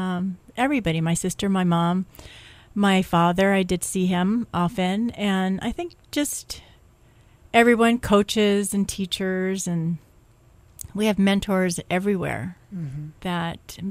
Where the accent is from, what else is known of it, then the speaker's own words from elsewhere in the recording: Honolulu, Hawaii, United States; Honolulu. My mother moved quite a bit through my young years. Nu'uanu to Kahala, then finishing high school in Kuleo'o.